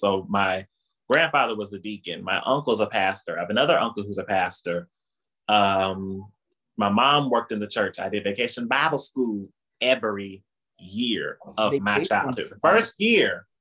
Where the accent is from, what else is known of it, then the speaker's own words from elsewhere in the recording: Indianapolis, Indiana, United States; I'm from Indianapolis, Indiana. We're known for our corn. I grew up here in the Midwest.